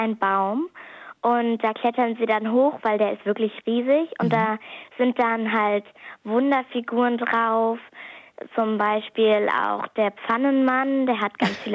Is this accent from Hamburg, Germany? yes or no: yes; Hamburg, Germany; Ich bin 10 Jahre alt und ich komme aus Hamburg.